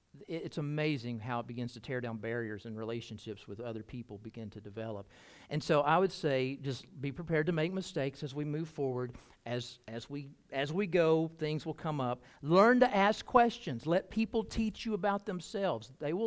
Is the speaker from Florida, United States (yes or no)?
no; Birmingham, Alabama, United States; also born or lived in Kentucky; growing up in Birmingham, where the best barbecue in the world exists, I love my barbecue, and I love it more now than when I lived in Kentucky.